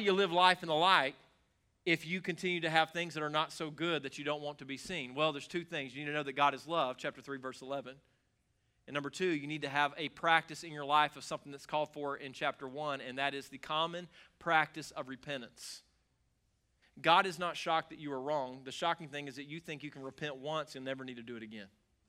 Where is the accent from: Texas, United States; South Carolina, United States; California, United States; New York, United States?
South Carolina, United States; Moonville; Back where I grew up in Moonville, South Carolina, I mean, heaven on earth